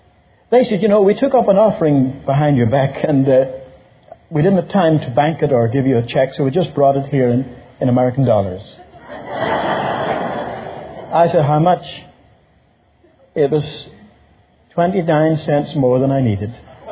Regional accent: Ireland; I'm from Ireland

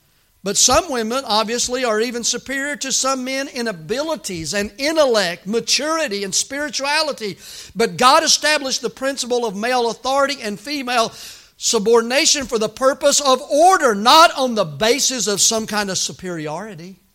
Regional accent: the South, United States; Now, I'm from the South.

